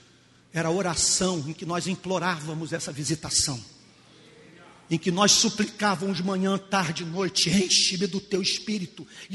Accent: Rio de Janeiro, Brazil; born there; Nasci no Rio de Janeiro, sou filho de um policial

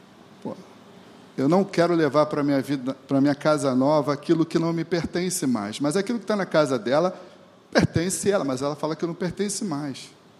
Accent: Rio de Janeiro, Brazil; não sei se é porque eu sou da Baixada, Zona Norte, lá a gente gosta de padaria

